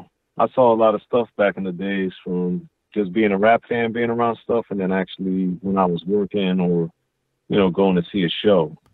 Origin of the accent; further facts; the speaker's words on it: Maryland, United States; now in Los Angeles, United States; I'm from Maryland. Okay. Born and raised in Maryland.